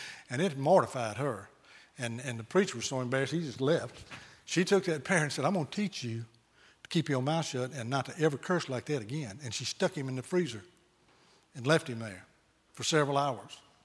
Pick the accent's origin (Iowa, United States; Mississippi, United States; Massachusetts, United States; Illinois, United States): Mississippi, United States; Forest; I grew up in Forest, Mississippi, which is about halfway between Jackson and Meridian on now I-20, then Highway 80, little grocery store right there on the highway.